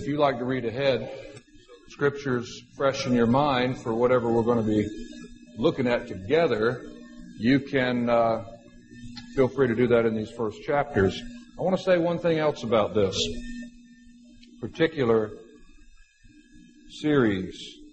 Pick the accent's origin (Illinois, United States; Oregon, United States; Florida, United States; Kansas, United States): Florida, United States; and he finds out I'm from Florida, and he says, oh, I've got a relative down in Florida.